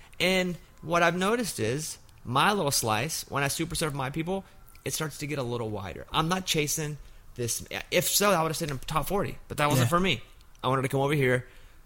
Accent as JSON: {"language": "English", "region": "Arkansas", "country": "United States", "said": "And two, I'm from Arkansas."}